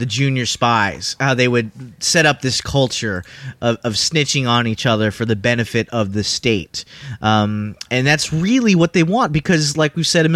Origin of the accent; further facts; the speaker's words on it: Houston, Texas, United States; Well, that's kind of what Houston's like. I grew up in Houston, and it's pretty sticky and hot.